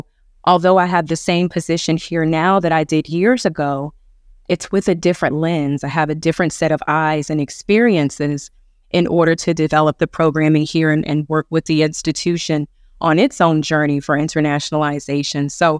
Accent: Hampton, Virginia, United States; I am actually from Hampton, Virginia, and as an undergraduate student, I studied Spanish, and in my junior year, I studied abroad in Barcelona in Spain.

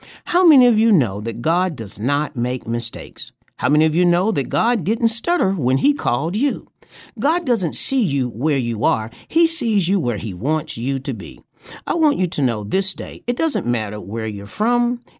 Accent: Fayetteville, North Carolina, United States; I grew up on Washington Drive off of the Murchison Road in Fayetteville, North Carolina, a place where most people in my city feel nothing good will be produced.

